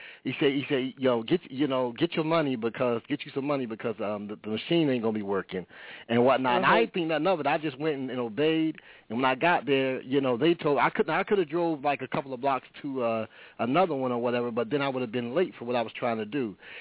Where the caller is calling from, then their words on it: California, United States; Kind of early. We're calling from Cali, but hallelujah anyhow.